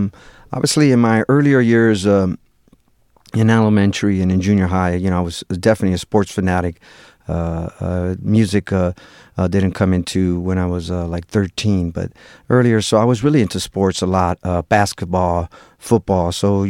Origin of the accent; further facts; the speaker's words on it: Lorain, Ohio, United States; I grew up in Lorain, Ohio.